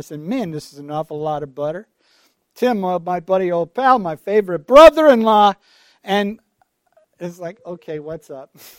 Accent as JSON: {"language": "English", "town": "Alpena", "region": "Michigan", "country": "United States", "said": "I was from Alpena. Petoskey area, Gaylord area, Alpena. We were from all of northern Michigan."}